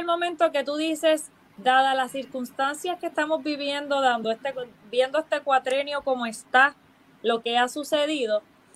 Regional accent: Camuy, Puerto Rico; Soy criada en Camuy, estudié mi escuela superior en Atillo.

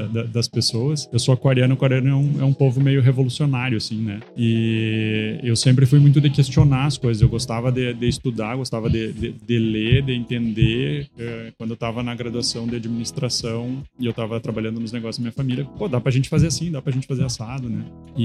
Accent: Santa Maria, Rio Grande do Sul, Brazil; Então, eu sou de Santa Maria, a gente tem um grupo de empresas lá na cidade, na região.

